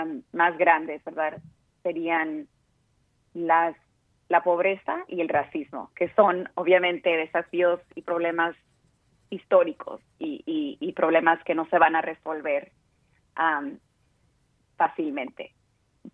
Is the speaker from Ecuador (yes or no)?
no; Huntington Park, California, United States; Crecí en Huntington Park, que es una ciudad en Los Ángeles, en el condado de Los Ángeles, que es la mayoría de la comunidad es inmigrante, de inmigrantes de México, de Centroamérica, de otras partes de Latinoamérica.